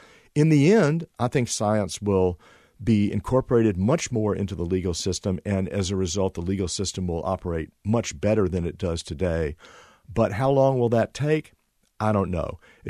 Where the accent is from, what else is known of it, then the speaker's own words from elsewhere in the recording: Memphis, Tennessee, United States; Sure. I grew up in a very morally charged city. You know, Martin Luther King was assassinated there, very sadly. And my father was involved in integrating the Memphis public schools